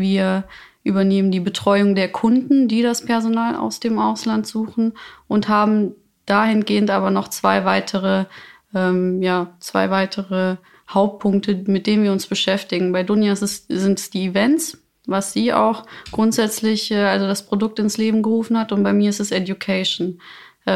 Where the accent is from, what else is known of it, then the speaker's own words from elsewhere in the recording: Kosovo; komme ich zum Beispiel aus Kosovo.